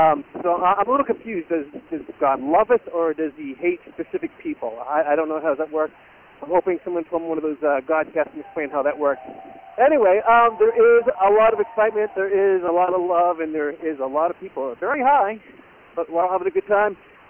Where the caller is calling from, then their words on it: San Diego, California, United States; I'm calling in from San Diego for Gay Pride Day